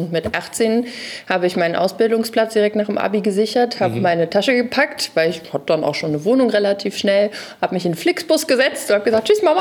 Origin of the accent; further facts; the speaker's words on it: Iserlohn, North Rhine-Westphalia, Germany; now in Hamburg, Germany; Leider ich bin Wahlhamburgerin, ja. Aber ich komme eigentlich, jetzt, vielleicht kennt es jemand, ich komme eigentlich aus Iserlohn.